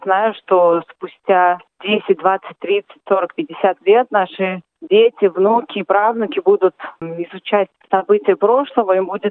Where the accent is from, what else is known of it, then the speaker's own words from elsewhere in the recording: Moscow, Russia; я из Москвы, я автор книги, историк.